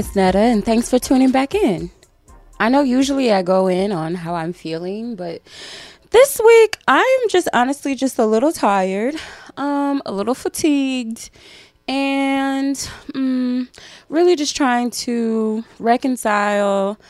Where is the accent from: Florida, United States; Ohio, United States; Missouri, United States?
Missouri, United States; St. Louis; I will never not tell of the beauty of my hometown the days following Mike Brown's murder. The community was something I had never seen before but always dreamed about.